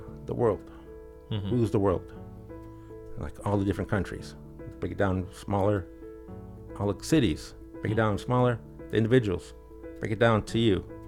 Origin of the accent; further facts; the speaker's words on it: Chicago, Illinois, United States; Well, I was born and raised in Chicago, okay. Illinois. That's my hometown.